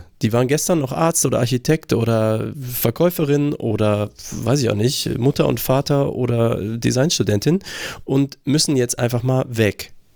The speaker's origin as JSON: {"language": "German", "country": "Germany", "tie": "born or raised there", "said": "Ich bin auch einfach aufgewachsen in Deutschland"}